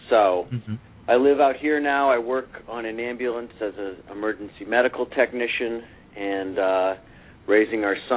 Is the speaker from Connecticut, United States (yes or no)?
yes; Connecticut, United States; moved away as an adult; also born or lived in San Francisco; I was born in Connecticut, went to high school in Connecticut, went to college in Pennsylvania. After college, I moved to San Francisco where I worked in finance.